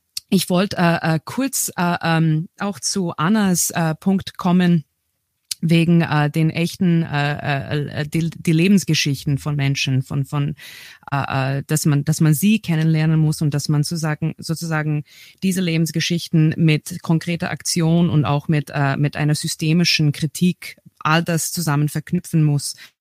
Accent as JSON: {"language": "German", "country": "United States", "said": "aus meiner Sicht als Amerikanerin oder aus dem angloamerikanischen Raum eben das, was am meisten beeindruckt hat in Wien und vom Roten Wien, eben diese riesigen Gemeindebauten, die es bei uns einfach nicht gibt."}